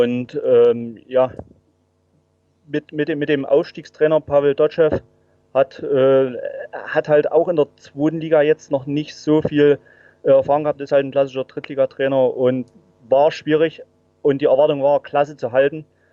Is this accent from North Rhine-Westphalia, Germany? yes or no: no; Saxony, Germany; bin waschechter Erzgebirgler, wohne jetzt nicht in Aue, 80 Kilometer östlich